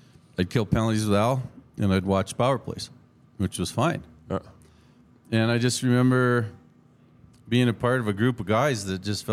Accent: Ottawa, Ontario, Canada; And growing up in Ottawa, we didn't like Montreal.

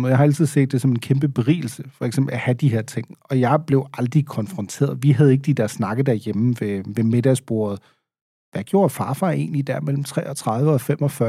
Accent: Schleswig-Holstein, Germany; jeg er født og opvokset i Tyskland, godt nok som en del af et danske mindretal selvfølgelig i Sydslesvig, altså i det nordligste Tyskland.

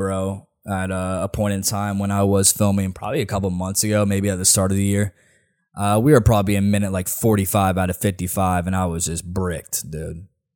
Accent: Nashville, Tennessee, United States; Lady, I'm from here. All right? It's the city. It's my city, man. This city fucking blows now, honestly. I'm going on a rant here, but honestly, the city that Nashville has come to is like, there's no locals

